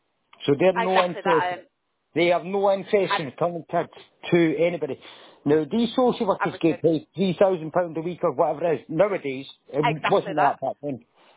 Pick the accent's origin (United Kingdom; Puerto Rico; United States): United Kingdom; Scotland; I'm still a Scottish kid, and you moved us at that time.